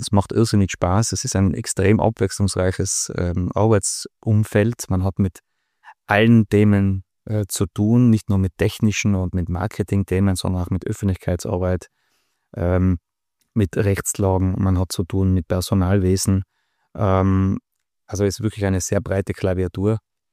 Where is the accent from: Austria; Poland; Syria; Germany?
Austria; Innsbruck, Tyrol; ich bin Innsbrucker, bin da aufgewachsen, ich kenne das Dez seit Kindestagen an.